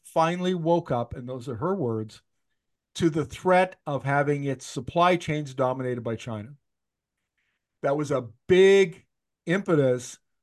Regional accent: Canada; speaking as a Canadian, you know, at least home being North America.

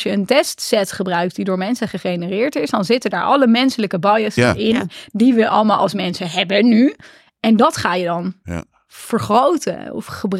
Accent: Netherlands; En wij hebben ook als Nederlanders ook al best een vertekend beeld van hoe goed het is, ook in het Nederlands.

